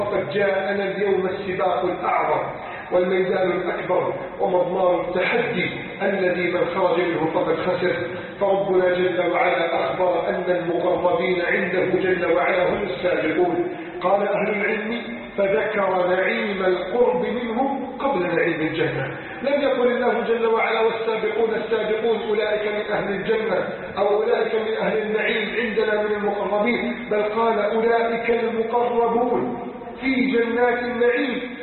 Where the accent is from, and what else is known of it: Egypt